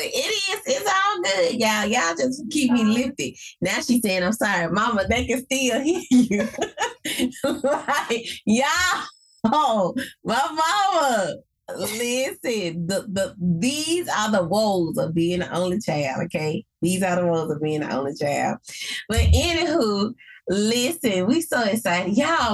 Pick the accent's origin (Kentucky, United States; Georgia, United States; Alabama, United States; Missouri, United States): Alabama, United States; Birmingham; I'm from Birmingham, Alabama, where everything is diversity, equality, inclusion, because we are home to many civil rights movements, right?